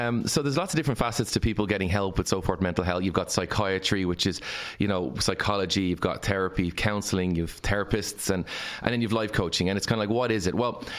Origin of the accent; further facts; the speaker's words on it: Ireland; And if someone says, yeah, I'm grand, we all do it as the Irish people, you know, say, I'm grand.